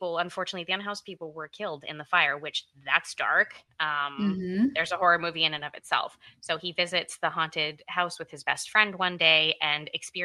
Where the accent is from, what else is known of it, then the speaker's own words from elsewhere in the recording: Montreal, Quebec, Canada; We're Canadian from the place that these movies